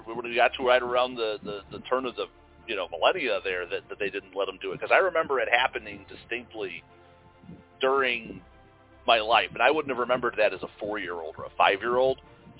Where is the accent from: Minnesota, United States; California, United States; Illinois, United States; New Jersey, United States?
Illinois, United States; Chicago; because he was, for what we had to be subjected to growing up in Chicago